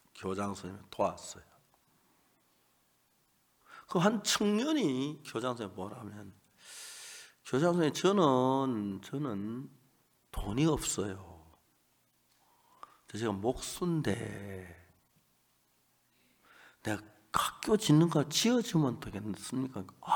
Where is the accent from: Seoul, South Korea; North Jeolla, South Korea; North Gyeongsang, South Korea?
North Gyeongsang, South Korea; Seonsan; 제 고향 선산을 너무 잘 아는 거예요.